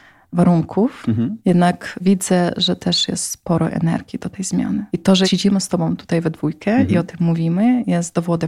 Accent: Warsaw, Masovian Voivodeship, Poland; Ja mówię, z Woli.

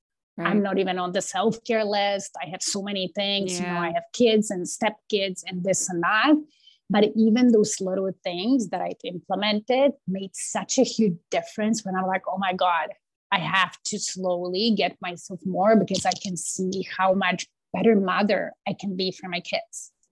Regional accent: Poland; I was born and raised in Poland. Probably I'm the last generation that sort of remembers a bit of communist regime. I was 11 when it collapsed

